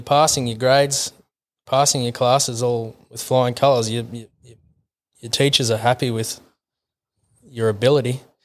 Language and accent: English; Victoria, Australia; now in Charters Towers, Australia; Born and bred in Victoria originally. Now reside in Charters Towers